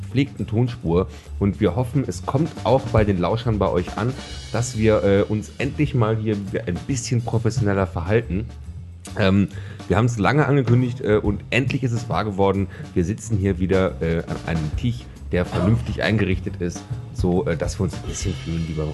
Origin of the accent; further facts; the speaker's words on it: Czechia; ich bin ja Tscheche.